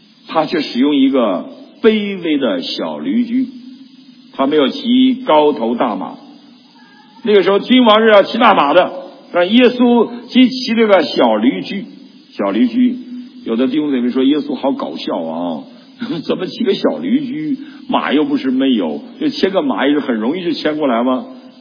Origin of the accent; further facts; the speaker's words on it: Northeast China, China; 我们东北驴是不可以骑的。我小的时候在乡下就骑驴